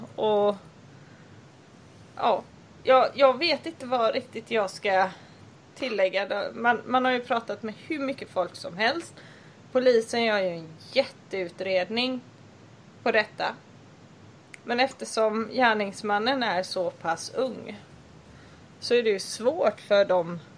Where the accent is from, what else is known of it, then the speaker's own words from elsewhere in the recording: Gothenburg, Västra Götaland County, Sweden; det är faktiskt i Göteborg, stadsdelen Kortedala. Så jag måste säga att det här är jag växt upp och det här är väldigt nära där jag växte upp faktiskt